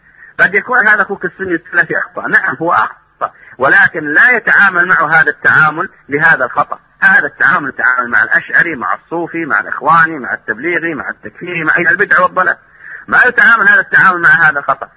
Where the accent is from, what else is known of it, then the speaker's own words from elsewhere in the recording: Saudi Arabia; لم نسمع مرة من علماءنا في السعودية